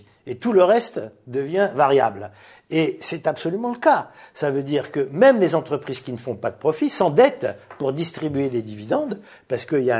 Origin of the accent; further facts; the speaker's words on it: France; pas de manière incidente comme chez nous en France